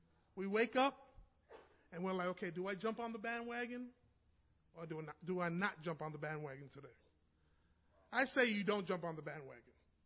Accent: New York, United States; I said, you know, I'm from New York, so maybe I'll become a Giants fan.

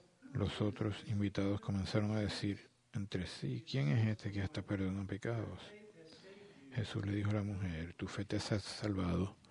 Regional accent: United States; Nosotros como americanos, la idea de arrodillarnos al frente de alguien es extraña.

